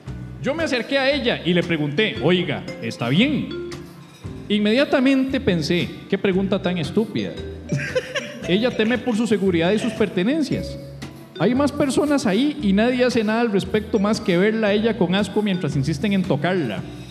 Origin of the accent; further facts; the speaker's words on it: Alajuela, Costa Rica; Soy de Alajuela, él sabe.